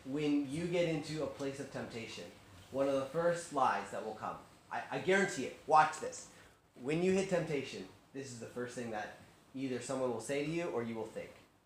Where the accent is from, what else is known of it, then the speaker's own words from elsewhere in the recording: United States; I mean, I'm from America, but look at America in the past 5 years.